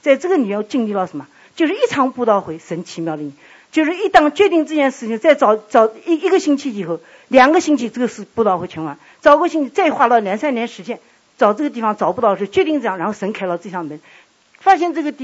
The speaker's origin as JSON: {"language": "Chinese", "country": "China", "said": "愿真的我们中国人被兴起，愿我们到美国的每一个弟兄姊妹，在耶稣基督里得到这个丰盛的生命，把它献给神。"}